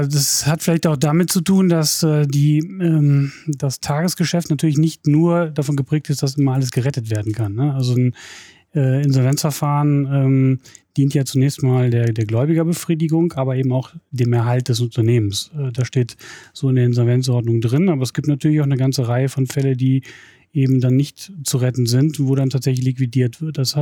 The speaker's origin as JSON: {"language": "German", "town": "Wuppertal", "region": "North Rhine-Westphalia", "country": "Germany", "tie": "born or raised there", "said": "Ich bin in Wuppertal zur Schule gegangen und bin beruflich erst nach Solingen gekommen."}